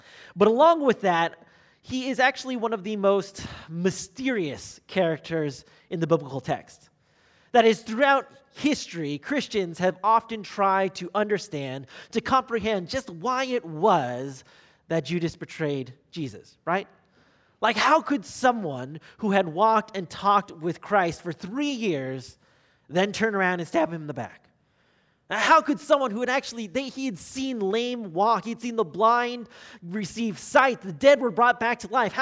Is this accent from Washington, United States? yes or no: yes; Seattle, Washington, United States; As Marvin just mentioned, I was born and raised in Seattle and, of course, here at SCAC. This is definitely my home.